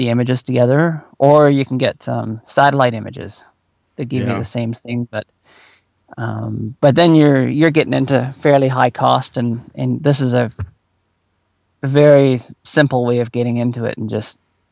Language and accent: English; Ontario, Canada; like I grew up in Ontario, like in southern Ontario